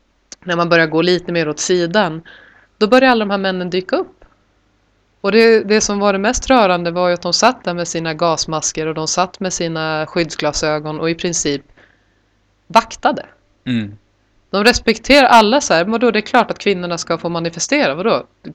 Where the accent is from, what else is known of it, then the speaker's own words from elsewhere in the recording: Sweden; Ja, och nu var jag är svensk och i den här situationen, i och med att Chile har sett ut som det gör